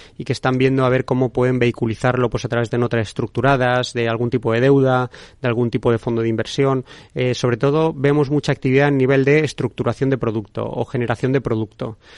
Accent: Spain; y eso que estoy en España, ¿no? Y soy español.

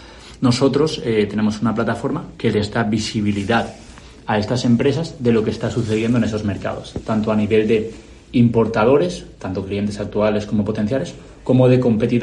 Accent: Casinos, Valencian Community, Spain; Yo, como dices, soy valenciano, soy de aquí de un pueblecito pequeño de Valencia, de Casinos

